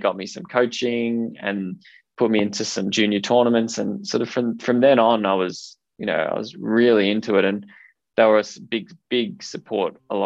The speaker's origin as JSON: {"language": "English", "town": "Perth", "region": "Western Australia", "country": "Australia", "tie": "born or raised there", "said": "I think growing up in Perth definitely prepared me for the Scottish wind."}